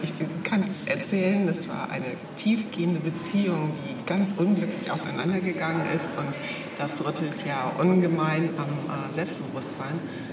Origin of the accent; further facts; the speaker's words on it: Bonn, North Rhine-Westphalia, Germany; Ich verrate auch mein Alter, ich bin 62 Jahre alt. Und ich komme aus Bonn, arbeite dort noch als Office Managerin.